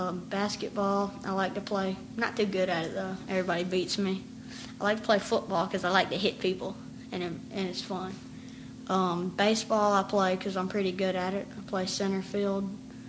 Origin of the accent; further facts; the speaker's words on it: Auburn, Alabama, United States; also born or lived in Columbus, United States; I was born in Columbus, Georgia, but I've always lived here in Auburn.